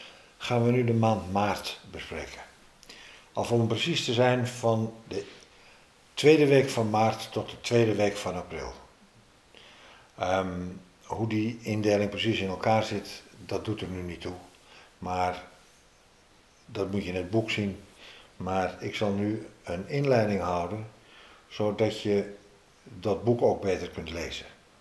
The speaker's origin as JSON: {"language": "Dutch", "town": "Amsterdam", "region": "North Holland", "country": "Netherlands", "said": "Het Vondelpark als Amsterdammer."}